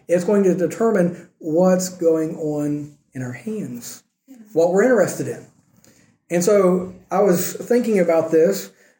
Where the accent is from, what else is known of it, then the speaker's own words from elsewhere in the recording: United States; I'm an American, yes, obviously.